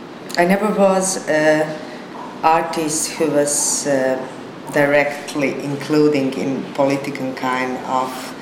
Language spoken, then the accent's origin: English; Zagreb, City of Zagreb, Croatia; I grew up in Zagreb and I'm born there.